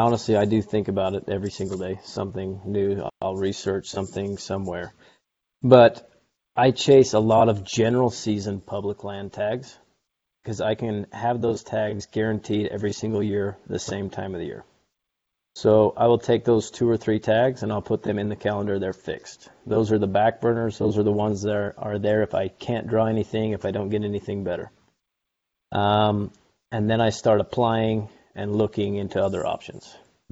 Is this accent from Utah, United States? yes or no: yes; Utah, United States; And then, like my home state of Utah, I have like 17 or 18 deer points because I've never used them because I enjoy that general season.